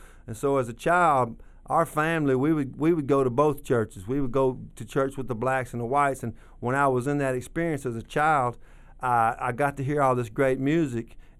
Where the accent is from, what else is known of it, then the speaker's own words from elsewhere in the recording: Tupelo, Mississippi, United States; because my father was a Pentecostal preacher, and I grew up in Tupelo, Mississippi.